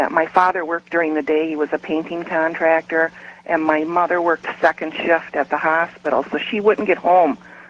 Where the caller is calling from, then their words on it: Oshkosh, Wisconsin, United States; I'm calling from Oshkosh, Wisconsin.